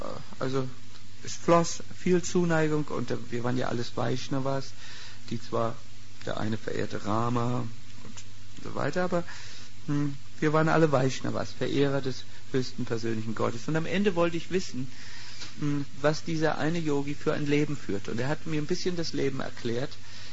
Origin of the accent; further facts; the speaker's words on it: Schleswig-Holstein, Germany; Kennst du Preetz? Hast du schon mal verteilt? Beim Eutiner See? Auch nicht. Da bin ich groß geworden in der Gegend.